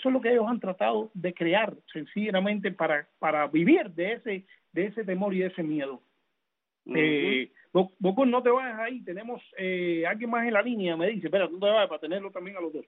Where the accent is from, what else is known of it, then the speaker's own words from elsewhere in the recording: Cuba; como cubanos nos pica también el no recordar mucho la historia.